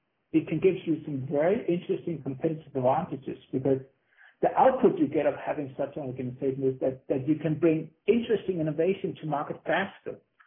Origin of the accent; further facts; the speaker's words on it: Copenhagen, Capital Region of Denmark, Denmark; English is a second language; I'm from Copenhagen, Denmark, and Denmark is a country that's really been doing well for many, many years, and we have a great living here.